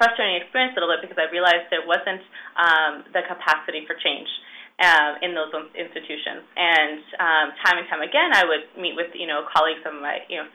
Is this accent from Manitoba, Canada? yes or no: no; Toronto, Ontario, Canada; Well, I'm Ukrainian by background, so I grew up in Toronto, speaking Ukrainian, being part of the Ukrainian community, as any good Ukrainian here in Toronto, I'm sure you know, is.